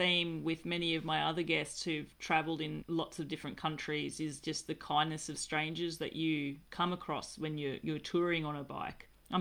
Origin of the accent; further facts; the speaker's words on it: Australia; now in France; as an Australian, I'm choosing to live in France. I'm in the French Pyrenees.